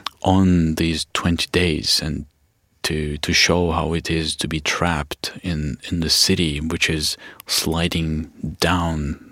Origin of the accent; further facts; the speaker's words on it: Kharkiv, Kharkiv Oblast, Ukraine; I grew up in Kharkiv